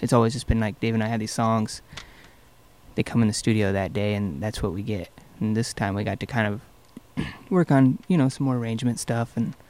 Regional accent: Iowa, United States; now in Chicago, United States; And growing up in Iowa, it was just like Chicago was always kind of on the horizon where I grew up.

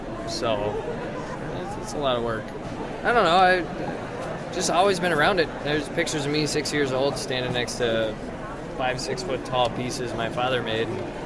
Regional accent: Bemidji, Minnesota, United States; I'm from Bemidji, Minnesota.

